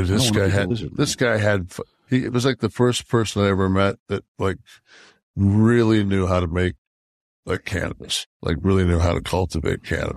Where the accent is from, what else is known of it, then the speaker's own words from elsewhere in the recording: Detroit, Michigan, United States; My hometown